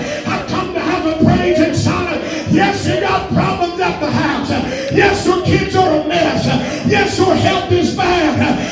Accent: Oildale, California, United States; I'm from Oildale, amen, and that's all right.

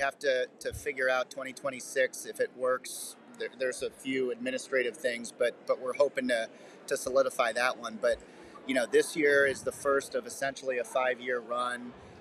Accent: St. Louis, Missouri, United States; moved away; also born or lived in West Palm Beach, United States; So my family, I grew up in St. Louis here, but my dad's job transferred us to West Palm Beach, Florida in 1993.

